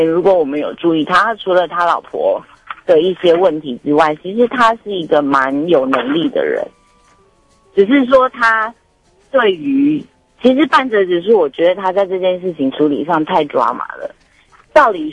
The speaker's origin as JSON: {"language": "Chinese", "region": "Taichung", "country": "Taiwan", "said": "你好，我是台中的"}